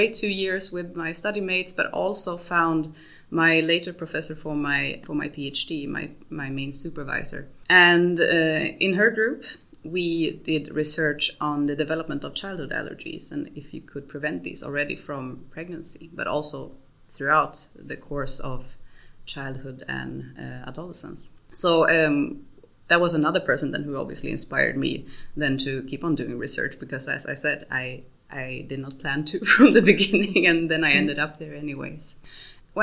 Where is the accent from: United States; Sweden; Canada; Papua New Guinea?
Sweden; English is a second language; moved away as an adult; also born or lived in Germany; Then I'm born and raised in Sweden. And when I finished my high school studies, when I graduated, I went to Germany.